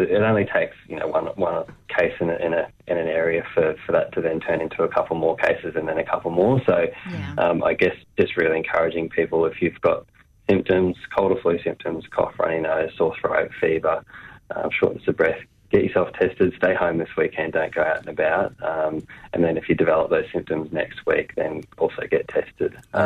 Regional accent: Gold Coast, Queensland, Australia; I've grown up on boats. I grew up on the Gold Coast and have a lot of time on boats.

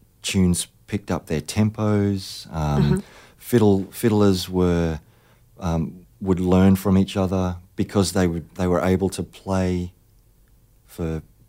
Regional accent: Australia; as an Australian

